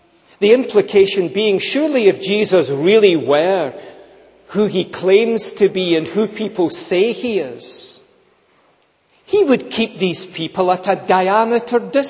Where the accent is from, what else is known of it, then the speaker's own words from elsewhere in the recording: Scotland, United Kingdom; I'm a Scot, as you know